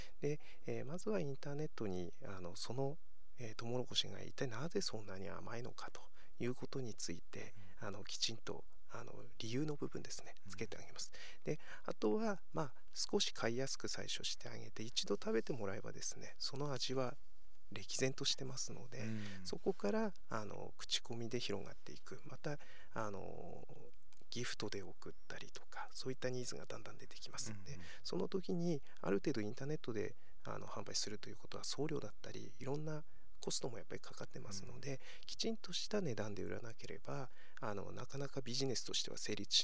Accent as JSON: {"language": "Japanese", "town": "Hirosaki", "region": "Aomori", "country": "Japan", "tie": "born or raised there", "said": "この地元弘前岩木山の"}